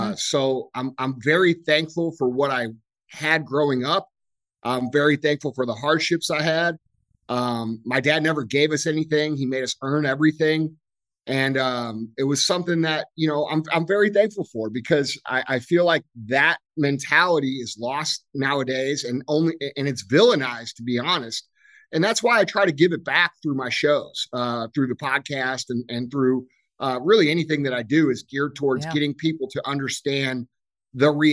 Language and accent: English; Missouri, United States; I grew up here right outside St. Louis, Missouri. My business is located here. I grew up on a little gravel road called Mooney Lane.